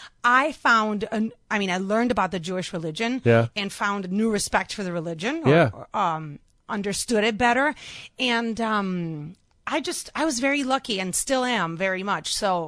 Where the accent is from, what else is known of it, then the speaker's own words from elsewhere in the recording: Puerto Rico; Well, remember, I'm from Puerto Rico, which is part of the United States.